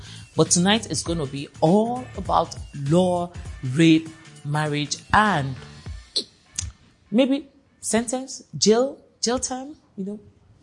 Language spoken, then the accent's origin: English; Delta, Nigeria; I'm from Delta too, but me, I'm Oyibo Delta.